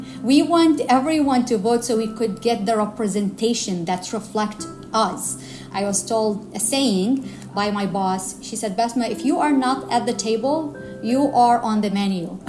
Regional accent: Baghdad, Baghdad Governorate, Iraq; moved away as an adult; born and raised in Baghdad, Iraq, mother of two.

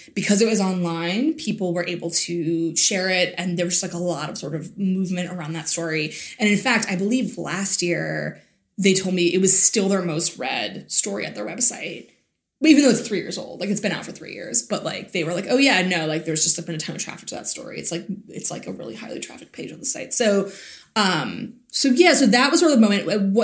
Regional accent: Allentown, Pennsylvania, United States; I had never had, but I grew up in Allentown, so not too far away.

